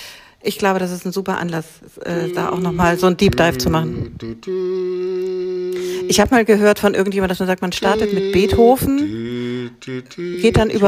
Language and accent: German; Bavaria, Germany; In Franken heißt das, also in meiner Heimat heißt es so.